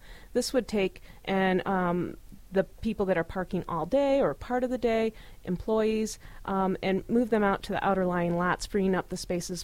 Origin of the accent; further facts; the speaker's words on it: Michigan, United States; I'm from Michigan, so this is a great opportunity for me to see, to travel